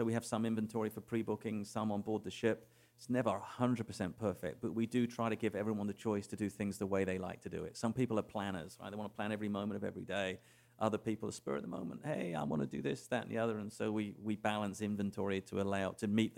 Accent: England, United Kingdom; born there; I was born in England.

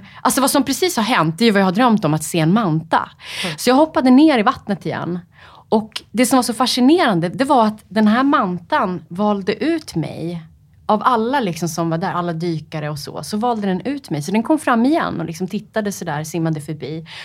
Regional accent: Upplands Väsby, Stockholm County, Sweden; Jag är uppvuxen i Upplands Väsby.

